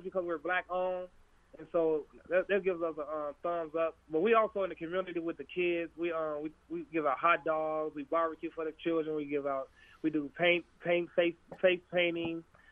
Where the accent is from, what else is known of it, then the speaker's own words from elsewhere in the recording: Chicago, Illinois, United States; Growing up in Cabrini Green, if I'd have known that, I probably had a different outcome in life.